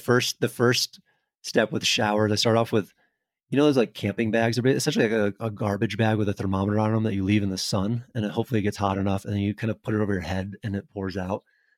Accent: Florida, United States; I grew up in Florida though, a very flat state, you know, no mountains.

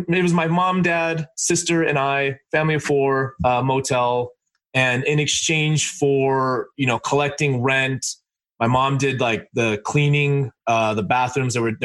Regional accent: Los Angeles, California, United States; So I grew up in LA in a motel, and I'm Indian.

